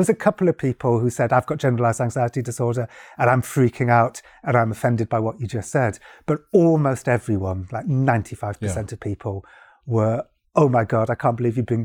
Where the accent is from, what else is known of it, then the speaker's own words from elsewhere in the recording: Wales, United Kingdom; I'm Welsh, yeah, even worse.